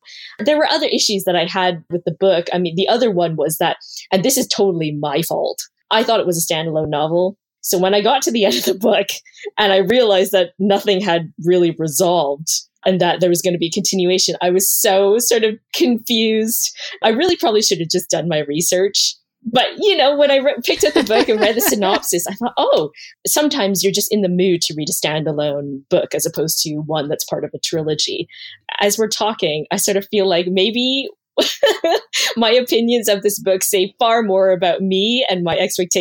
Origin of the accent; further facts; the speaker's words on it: Canada; I'm Chinese Canadian.